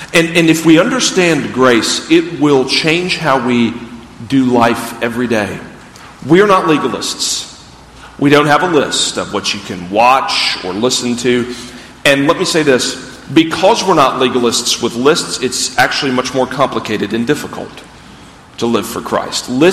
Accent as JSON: {"language": "English", "town": "Greenville", "region": "South Carolina", "country": "United States", "tie": "born or raised there", "said": "one thing we learned about here that I'd never thought about growing up in Greenville were mudslides. We just don't have mudslides in South Carolina."}